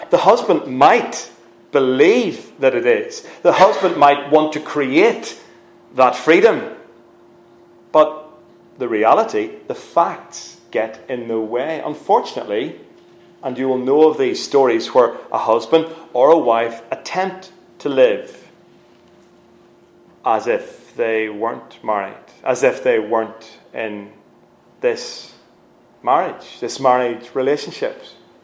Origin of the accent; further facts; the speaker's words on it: Newtownhamilton, Northern Ireland, United Kingdom; I grew up in South Armagh, by the way, just along the border, a place called Newton Hamilton, if you've heard of it.